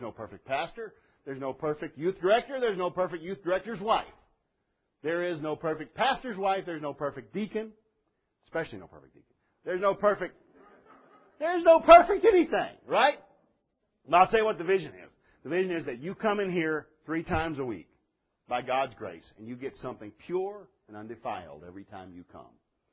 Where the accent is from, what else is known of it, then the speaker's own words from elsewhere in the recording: Oak Grove, United States; I come from Oak Grove. Right? I know that.